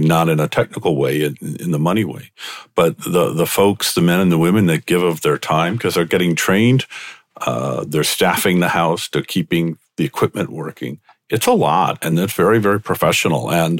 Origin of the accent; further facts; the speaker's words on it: Illinois, United States; moved away; I am a transplant. I'm originally from Illinois, and where I grew up in Illinois, all our fire rescue services were all municipal employees.